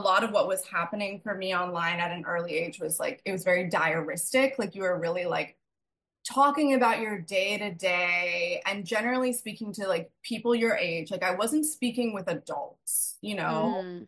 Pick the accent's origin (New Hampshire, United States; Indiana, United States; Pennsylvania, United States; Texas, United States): Indiana, United States; I grew up in Indiana as well, so like popular, it has a certain look, like a certain style.